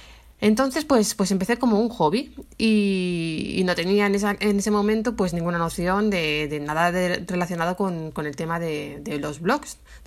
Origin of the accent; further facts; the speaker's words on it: Madrid, Community of Madrid, Spain; Porque yo soy de Madrid, no sé si lo sabéis. No resido en Nueva York.